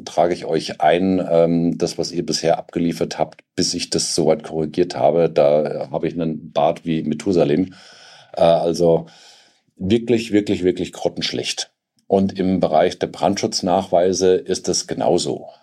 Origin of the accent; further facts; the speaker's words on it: Hesse, Germany; born there; now in Bavaria, Germany; ich lebe hier in Bayern und das schon sehr lange, aber ich bin geboren in Hessen